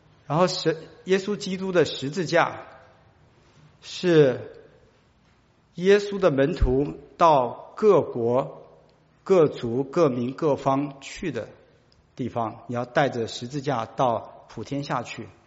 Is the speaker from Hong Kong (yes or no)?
no; Taiwan; now in United States; 我小的时候，我来自于台湾